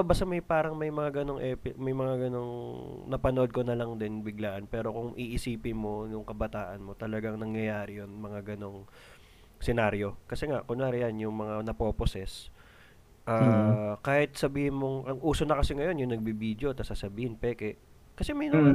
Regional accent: Quiapo, Metro Manila, Philippines; Marami nun sa Quiapo eh, laking Quiapo ako eh.

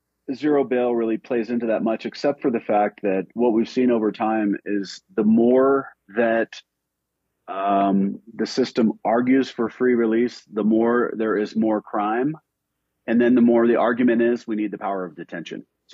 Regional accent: Denver, Colorado, United States; like look at my hometown of Denver.

